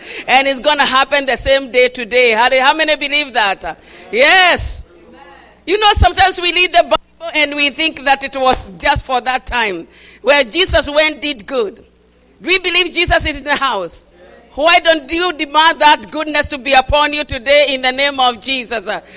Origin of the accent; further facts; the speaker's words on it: Nyeri, Nyeri County, Kenya; born there; I was born in Kenya, Central Province, Nyeri, Moiga, Boden, Abon, then Boden.